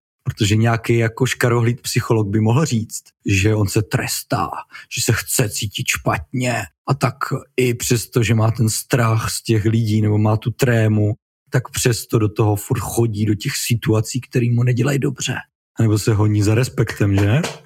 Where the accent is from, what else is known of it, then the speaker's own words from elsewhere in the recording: Havířov, Moravian-Silesian Region, Czechia; A já jako Havířovák ho samozřejmě poznávám.